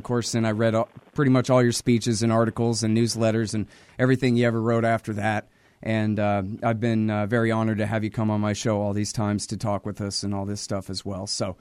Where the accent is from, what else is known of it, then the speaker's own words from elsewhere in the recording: Austin, Texas, United States; And I just, you know me, I'm from Austin too.